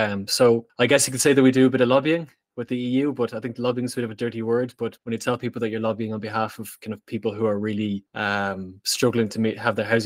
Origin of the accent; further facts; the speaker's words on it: Dublin, Leinster, Ireland; moved away as an adult; now in Brussels, Belgium; So as my accent probably gives away, I'm originally from Ireland, from Dublin, but I've been kind of living and working on the mainland of the continent for the last couple of years.